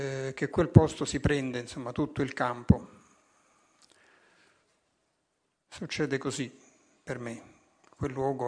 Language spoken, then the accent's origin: Italian; Naples, Campania, Italy; born there; Sono nato a Napoli nella metà del secolo scorso.